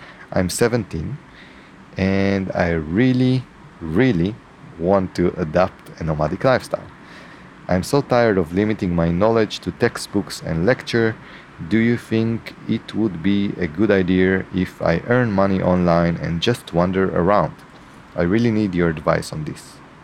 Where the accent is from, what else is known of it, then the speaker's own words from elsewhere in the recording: Israel; English is a second language; So I have to say that I'm from Israel, and our hotspot of Israel and Palestine is one of the most biggest hotspots there are in the world.